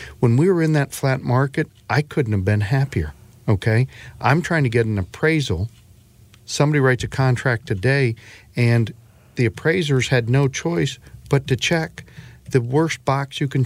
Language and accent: English; South Bend, Indiana, United States; I'm from South Bend, Indiana originally, okay?